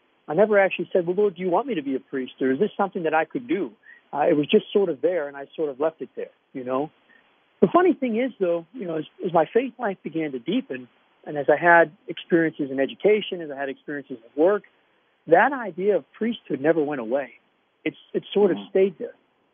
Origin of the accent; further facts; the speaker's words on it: Aspinwall, Pennsylvania, United States; also born or lived in Pittsburgh; No, I'm a Pittsburgh-born guy. I grew up in Aspinwall, went to St. Scholastica mm-hmm. Parish in Aspinwall and St. Scholastica grade school. I'm an only child, but I spent my entire life in Aspinwall